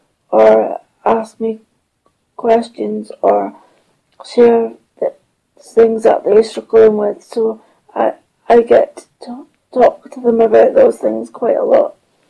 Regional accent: Aberdeen, Scotland, United Kingdom; born there; I was born in Aberdeen, northeast Scotland.

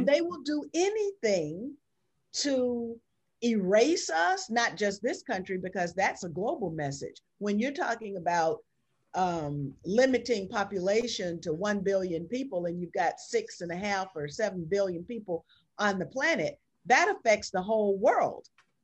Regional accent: Georgia, United States; I want that narrative to become a part of the narrative of my home state of Georgia.

